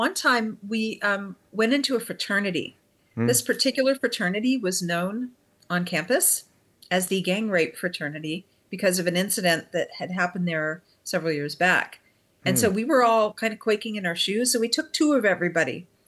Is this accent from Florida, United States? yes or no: yes; Miami, Florida, United States; Well, I think I grew up in Miami, Florida.